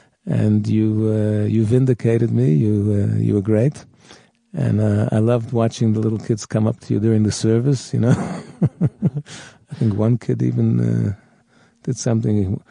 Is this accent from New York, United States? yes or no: yes; New York, United States; moved away as an adult; including where I was brought up in New York